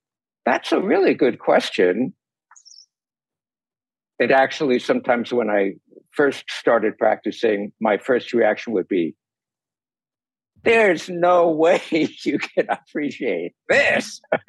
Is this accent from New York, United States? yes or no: yes; New York, United States; now in California, United States; And I grew up in New York. I'm a skeptic. You know, like, Qigong, no, I'm in California now.